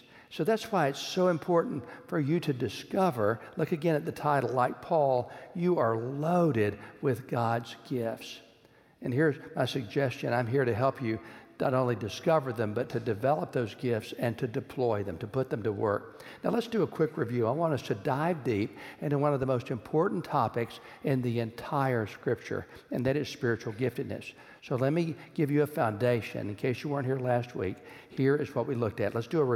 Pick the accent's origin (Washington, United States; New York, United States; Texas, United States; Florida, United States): Texas, United States; When I was growing up in Texas as a kid, there was a legendary story about Ira and Ann Yates.